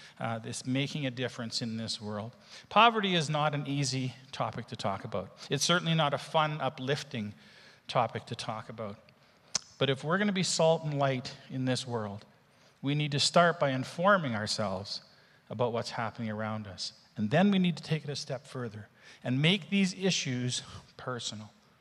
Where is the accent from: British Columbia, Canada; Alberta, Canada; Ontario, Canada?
Alberta, Canada; Edmonton; also born or lived in Calgary; and yes, I'm from Calgary. Get that out of your mind. I was raised in Edmonton.